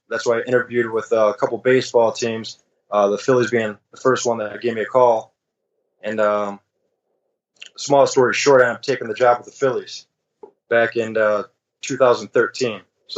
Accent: Romeo, Michigan, United States; I graduated from Romeo, so I'm originally from Romeo, Michigan.

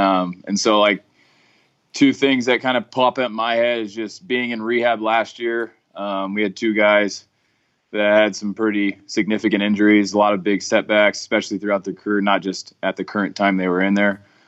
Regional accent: California, United States; So I'm from California, right outside San Francisco, the Bay Area, born and raised out there.

